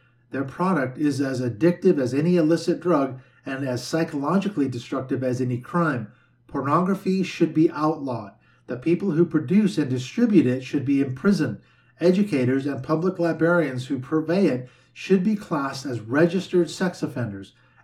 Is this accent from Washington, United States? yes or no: yes; Seattle, Washington, United States; This is a politically conservative think tank located in my hometown of Seattle.